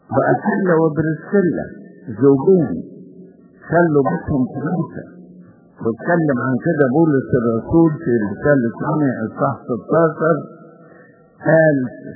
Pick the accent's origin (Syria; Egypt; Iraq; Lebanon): Egypt; عندنا في مصر الام رفقة في صنباط الكنيسة على اسم الام رفقة